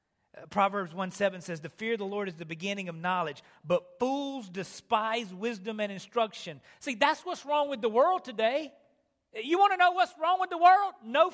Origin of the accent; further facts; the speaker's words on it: Candor, North Carolina, United States; I'm from the Sand Hills down in Candor, North Carolina. And anybody ever been there? Y'all ever seen the sand down there?